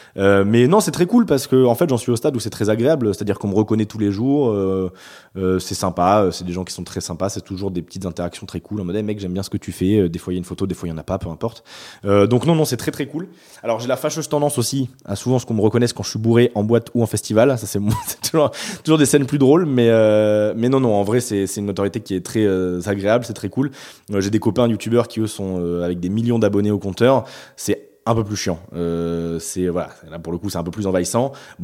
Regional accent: Bordeaux, Nouvelle-Aquitaine, France; born there; Moi, je suis né à Bordeaux, j'ai fait 2 ans à Paris pour un stage, enfin pour de l'alternance, mais je suis revenu ici parce que bah, juste j'aime cette ville. Puis au-delà de ça, j'ai de la famille ici

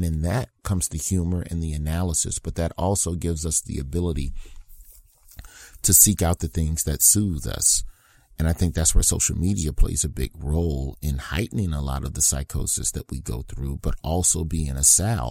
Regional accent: United States; Like, you know, I'm an American comedian. I'm here to talk about what's happening around the corner.

